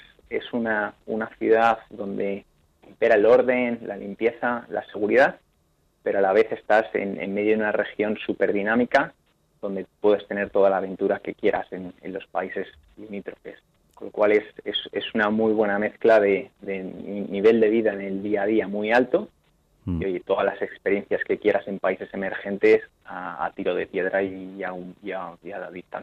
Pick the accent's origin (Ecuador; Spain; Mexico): Spain; now in Singapore; a los que venimos de España se nos hace un poco más cuesta arriba, sobre todo al inicio, esa falta de interacción.